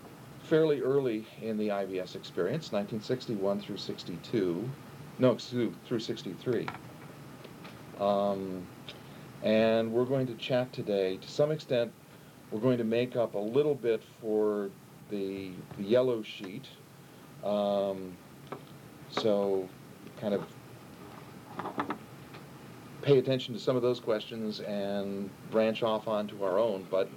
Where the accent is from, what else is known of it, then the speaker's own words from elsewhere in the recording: Grays Lake, Illinois, United States; Because I was born in Chicago and grew up in Grays Lake, north of...